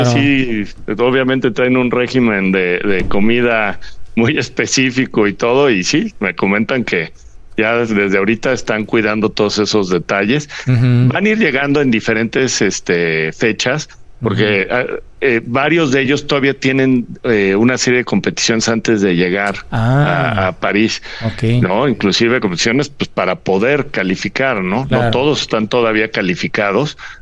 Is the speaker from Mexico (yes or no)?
yes; Mexico; pero somos orgullosamente mexicanos.